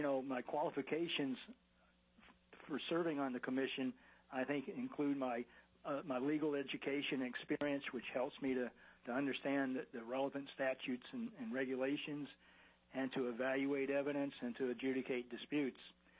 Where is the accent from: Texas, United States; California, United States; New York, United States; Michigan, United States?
Texas, United States; moved away as an adult; now in Alaska, United States; I was born and raised in Texas along with three brothers.